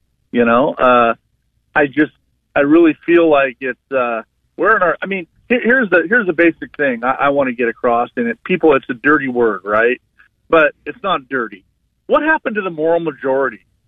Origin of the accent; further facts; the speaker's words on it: Portland, Oregon, United States; I'm from Oregon, downtown Portland